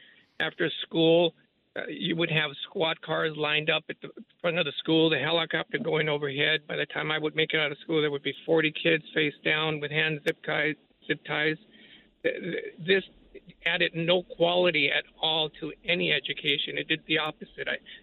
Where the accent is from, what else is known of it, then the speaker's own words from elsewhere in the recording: Los Angeles, California, United States; I grew up in El Sereno, went to El Sereno Elementary, El Sereno Junior High School